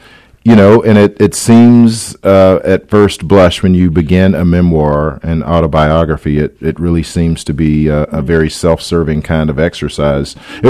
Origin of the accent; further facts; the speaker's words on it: the South, United States; I like to define myself as a country boy, really. I'm a Southerner by birth and by soil, and so, you know, that means a lot of things to be a black Southerner, grown up rurally as I was